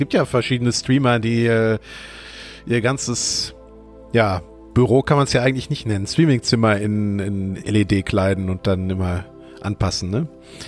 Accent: North Rhine-Westphalia, Germany; wir sind ja aus dem Kreis Olpe.

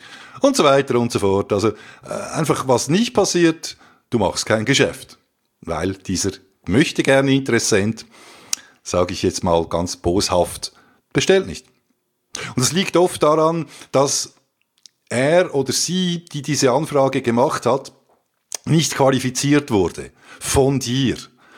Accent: Switzerland; weil wir sind ja eben Schweizer

